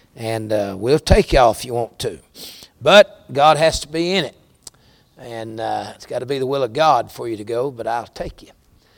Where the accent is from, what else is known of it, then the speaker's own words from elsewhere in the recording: the South, United States; accent: American Southern; I was nervous, Brother James, about my accent, which is very American and very Southern.